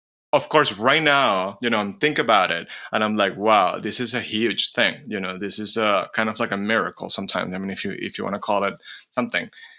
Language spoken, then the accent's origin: English; Venezuela; But at the end, we just say like, oh, I'm from Venezuela, and that's it.